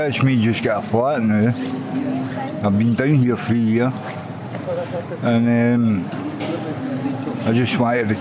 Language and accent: English; Scotland, United Kingdom; I'm from Scotland, remember.